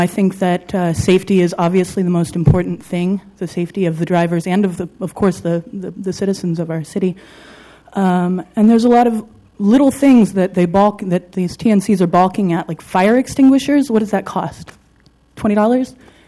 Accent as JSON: {"language": "English", "town": "Portland", "region": "Oregon", "country": "United States", "tie": "born or raised there", "said": "I'm a fourth-generation Oregonian. I was born and raised here in Portland proper."}